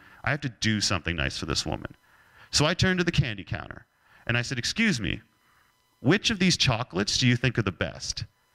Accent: Canada; I'm Canadian.

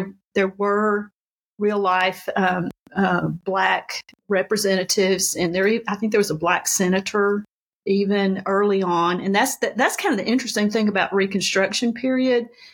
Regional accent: the South, United States; you're kind of proud of being a Southerner, and it's kind of a, you grow up thinking, oh, I love being in the South

